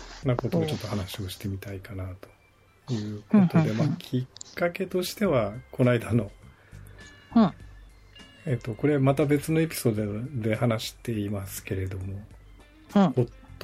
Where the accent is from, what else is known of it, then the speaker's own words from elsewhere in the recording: Shimane, Japan; 私が島根出身ということで、はい、それぞれ、ね、今は関東に住んではいるんですが、